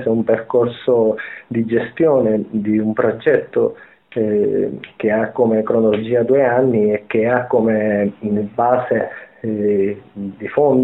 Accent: Sicily, Italy; accent: Sicilian; Ovviamente l'accento non si nasconde la mia origine demografica, sono siciliano, sono un isolano, un ragazzo negli anni 90 viveva nell'entroterra siciliano

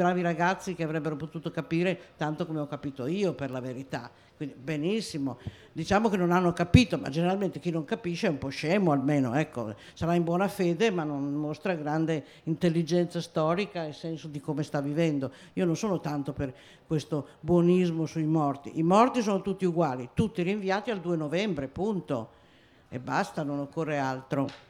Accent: Piedmont, Italy; Io sono piemontese

